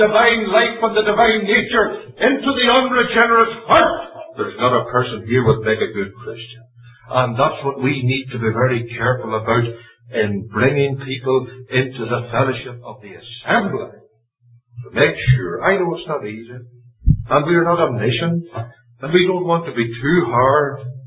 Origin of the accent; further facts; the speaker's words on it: Lurgan, Northern Ireland, United Kingdom; back in my hometown in Northern Ireland, a place called Lurgan.